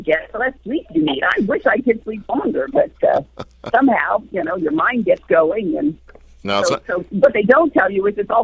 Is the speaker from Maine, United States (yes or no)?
no; New Palestine, Indiana, United States; I think it's one of those places, and do realize this is in Indiana, not Israel, right? This is like the heartland.